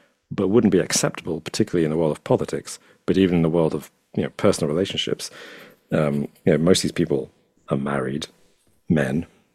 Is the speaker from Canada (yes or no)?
no; United Kingdom; Because even Epstein, like, as a British person, I'm like, oh yeah, he's Epstein, but he's actually Epstein.